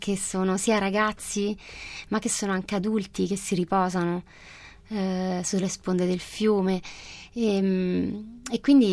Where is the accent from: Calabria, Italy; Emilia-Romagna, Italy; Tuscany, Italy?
Calabria, Italy; now in Rome, Italy; sì, una immigrata, diciamo così, e a me fa molto piacere ritrovarmi nelle mie radici, quindi quando ogni anno torno nella mia Calabria